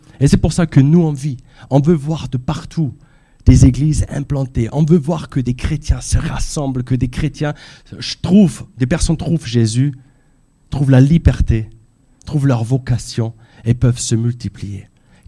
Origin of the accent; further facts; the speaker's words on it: Austria; Moi, je suis autrichien, je viens des Alpes, des montagnes.